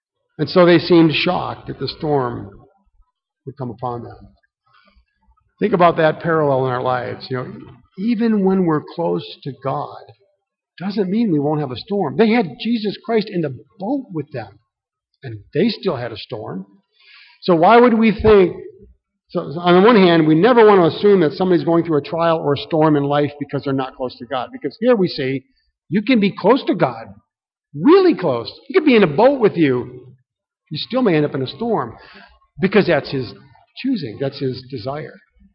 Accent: Michigan, United States; Growing up in Michigan, I knew some people in church that were avid fishermen.

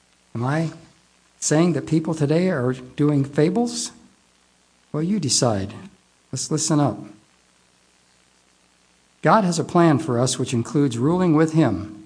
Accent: Illinois, United States; I grew up in that. I came from Illinois. We had a good family.

